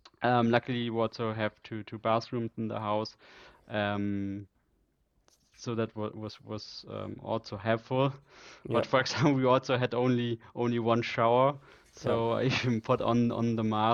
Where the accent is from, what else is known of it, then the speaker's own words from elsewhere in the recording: Bremen, Germany; English is a second language; so when with friends from Bremen, from my hometown, and when we arrived in Bremen